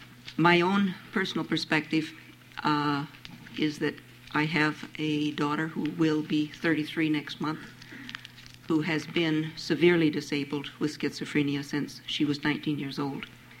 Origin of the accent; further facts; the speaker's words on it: Anchorage, Alaska, United States; I'm from Anchorage. I'm president of the Anchorage Alliance for the Mentally Ill